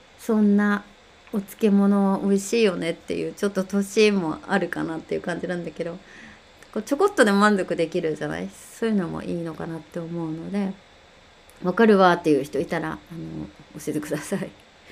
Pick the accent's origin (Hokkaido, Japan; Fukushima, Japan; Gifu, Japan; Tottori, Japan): Hokkaido, Japan; 私北海道出身なので